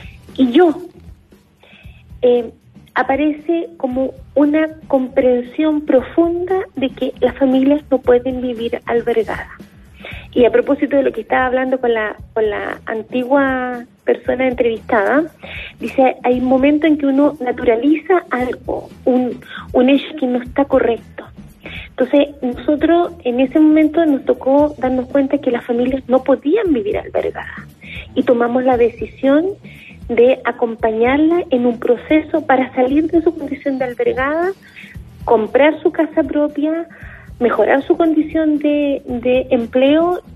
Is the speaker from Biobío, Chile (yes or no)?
no; Temuco, Araucanía, Chile; Yo soy de Temuco también. Mi papá es mapuche y la otra mitad es una señora e hija, mi mamá e hija de dos personas, primas hermanas